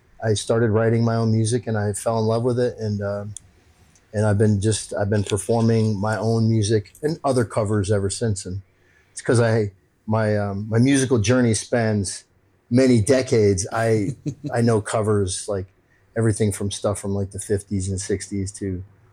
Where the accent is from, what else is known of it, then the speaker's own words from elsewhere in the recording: East Coast, United States; I'm from the East Coast.